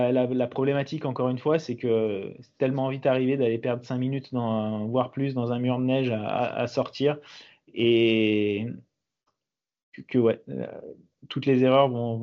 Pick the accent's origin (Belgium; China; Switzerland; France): France; Saint-Étienne, Auvergne-Rhône-Alpes; moi en tant que Stéphanois, ça a été aussi un pilote qui a bercé ma jeunesse